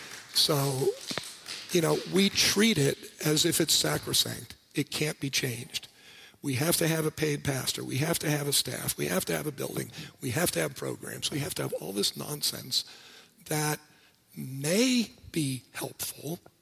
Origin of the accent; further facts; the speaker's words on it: New York City, New York, United States; It's not because I'm American. It's not because I grew up in New York City.